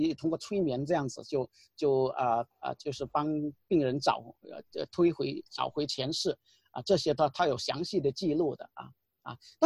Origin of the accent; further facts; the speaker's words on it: Guangdong, China; 因为我广东人还听广东话的